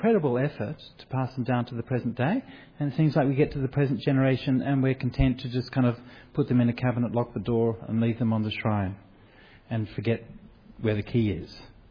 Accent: Perth, Western Australia, Australia; I'm just a monk from Perth. You know, I grew up in Corbinia, right?

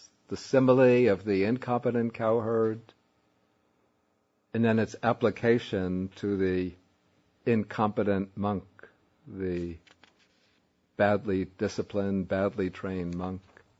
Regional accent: Brooklyn, New York, United States; somewhat like I grew up in Brooklyn, New York. I know nothing about looking after a herd of cattle.

